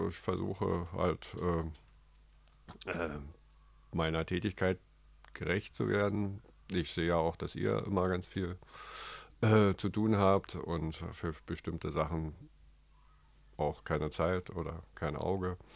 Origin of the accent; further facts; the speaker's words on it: East Germany, Germany; moved away as an adult; also born or lived in Netherlands; ich komme ja aus dem Osten und bin dann eigentlich relativ spät hier gelandet, arbeitstechnisch, weil es halt bei mir zu Hause nicht mehr so richtig geklappt hat.